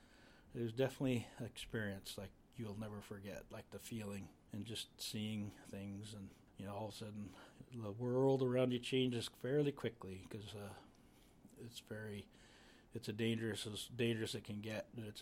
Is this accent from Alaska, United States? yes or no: yes; Alaska, United States; hey, I'm Native from Alaska.